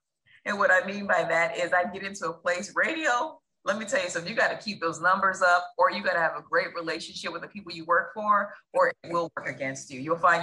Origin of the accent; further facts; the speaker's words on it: Cleveland, Ohio, United States; So I grew up in Cleveland, Ohio, and I turned on the radio and WZAK was my favorite station, 93.